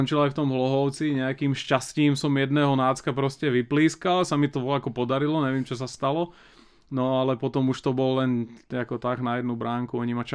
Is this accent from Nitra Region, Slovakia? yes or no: no; Sereď, Trnava Region, Slovakia; also born or lived in Piešťany; Narodil som sa v Píšťanoch, ale ja v podstate ako celý život, do 18 rokov som žil v Seredí.